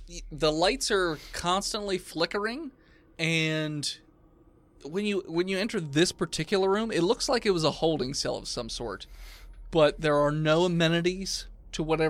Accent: United States; you know, as an American

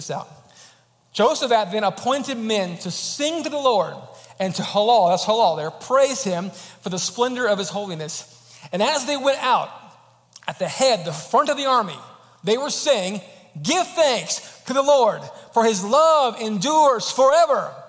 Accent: Oregon, United States; And so growing up in Oregon, we had one team that was kind of the closest team to us, and it was the Seattle Seahawks.

